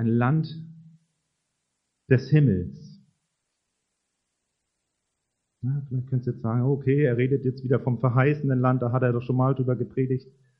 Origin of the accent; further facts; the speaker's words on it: Baden-Württemberg, Germany; Wir stehen hier als Badenser, ne? Als Badener.